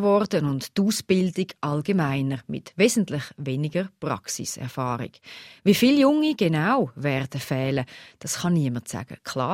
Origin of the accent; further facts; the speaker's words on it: Switzerland; genau, damit auch in 10 oder 20 Jahren noch jemand rum ist, um die alten und kranken Menschen zu pflegen bei uns in der Schweiz.